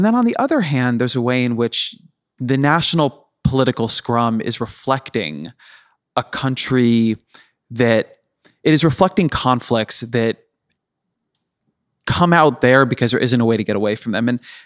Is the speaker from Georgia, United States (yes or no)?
no; California, United States; I guess I'm a Californian.